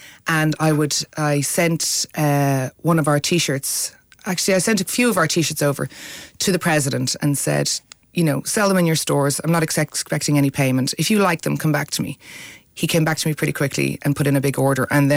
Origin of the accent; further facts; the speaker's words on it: Dublin, Leinster, Ireland; Well, I call it tun because I'm from Dublin